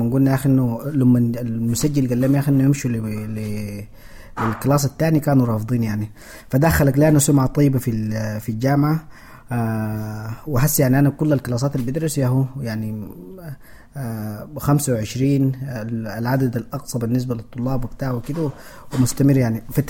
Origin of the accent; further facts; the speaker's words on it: Darfur, Sudan; now in United States; أنا جيت من السودان، ومن السودان جيت من دارفور لهنا لأمريكا. صحيح درست أنا اللغة الإنجليزية في السودان وعملت الماجستير هنا